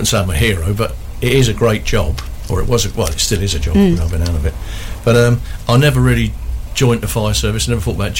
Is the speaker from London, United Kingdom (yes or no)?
yes; London, United Kingdom; born there; I was born in Bermondsey, yeah.